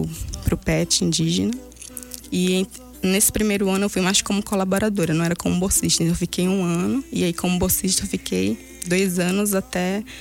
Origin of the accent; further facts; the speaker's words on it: Amazonas, Brazil; E como eu sou do Amazonas, lá existem outras universidades, que é a estadual